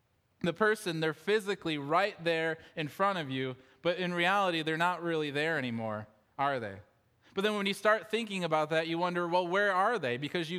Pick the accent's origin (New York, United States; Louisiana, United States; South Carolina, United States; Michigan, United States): Michigan, United States; Detroit; I drove 9 hours to where I grew up in Detroit, and I held my mother's hand